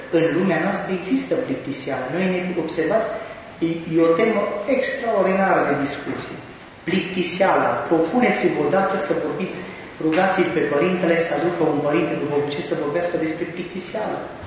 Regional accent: Turda, Cluj County, Romania; now in Alba Iulia, Romania; Deloc sunt din Turda, așa că nu sunt un musafir.

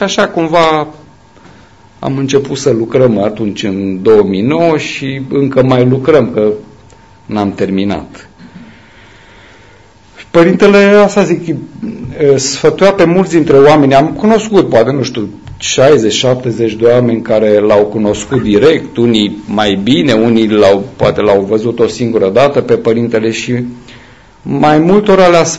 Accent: Săliște, Sibiu County, Romania; eu am zis că din original din Săliște, Sibiu.

